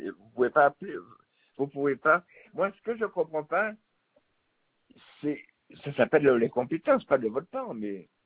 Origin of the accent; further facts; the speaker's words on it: Guadeloupe; born there; Je suis né en Guadeloupe en 1950.